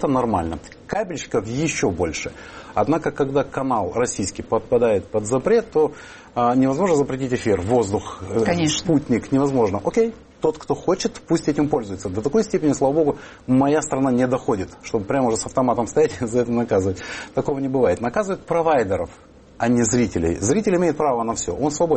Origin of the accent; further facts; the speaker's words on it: Sukhumi, Abkhazia, Georgia; прошу помнить, что я грузин по рождению, и этот язык никогда не был для меня с рождения впитан с молоком матери, скажем так. Я многокультурный человек, поскольку это Сухуми и Абхазия, там очень много, и общим языком как раз был русский.